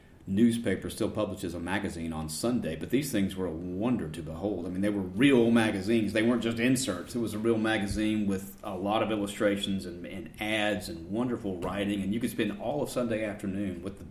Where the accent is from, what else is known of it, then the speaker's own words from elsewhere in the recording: Georgia, United States; And growing up in Gwinnett County, my parents took the Atlanta Journal, which was delivered every afternoon.